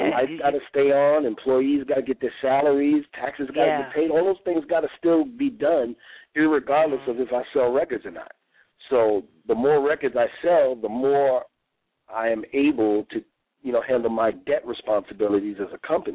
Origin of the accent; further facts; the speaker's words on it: New York, United States; me being a New Yorker, I'm like, Jersey, I'll kick rocks. I went on the run, head back to New York